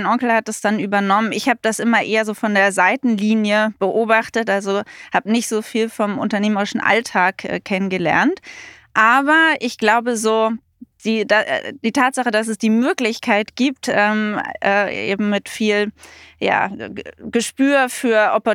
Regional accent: Berlin, Germany; also born or lived in Bavaria; ich bin 46 Jahre alt. Ich bin in Bayern geboren, Berlin aufgewachsen, wohne auch jetzt wieder in Berlin, in Mitte mit meiner Familie.

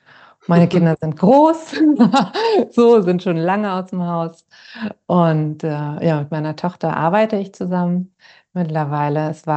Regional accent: Berlin, Germany; ich bin in Berlin groß geworden

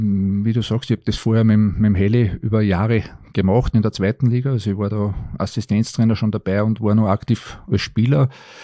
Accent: Linz, Upper Austria, Austria; born there; ich war damals einer von den wenigen gebürtigen Linzern, die beim EHC Österreich gespielt haben, Anfang der 90er Jahre.

